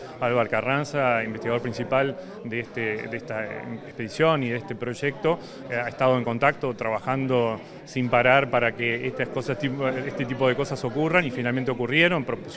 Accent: Uruguay; Nosotros tenemos un gran analfabetismo marino como uruguayos, pero esperamos empezar a cambiar esto

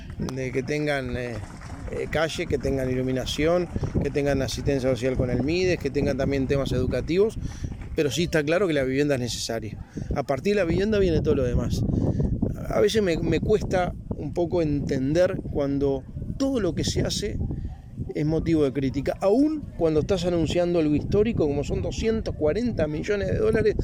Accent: Uruguay; como uruguayo

